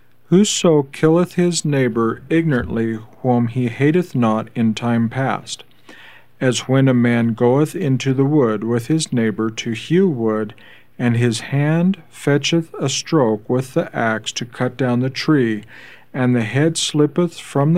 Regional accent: Thornton, Colorado, United States; I'm from Thornton, Colorado.

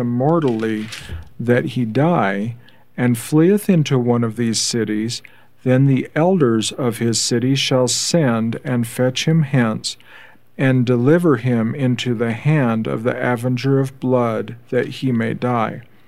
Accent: Thornton, Colorado, United States; I'm from Thornton, Colorado.

